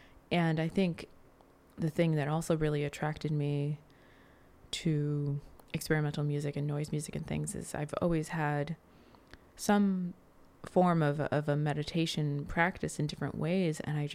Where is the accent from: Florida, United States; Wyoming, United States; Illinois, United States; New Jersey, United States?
New Jersey, United States; was just having a hard time meeting people where I grew up in New Jersey who really wanted to try something super different.